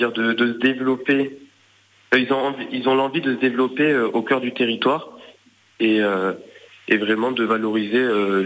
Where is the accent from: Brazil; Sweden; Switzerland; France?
France; Occitanie; je viens du Lot, c'est pour ça.